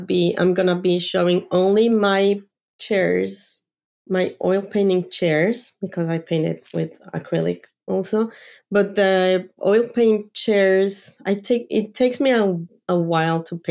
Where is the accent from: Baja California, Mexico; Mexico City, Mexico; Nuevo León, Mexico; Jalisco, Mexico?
Mexico City, Mexico; I grew up in Mexico City, and Mexico City, it's full of colors.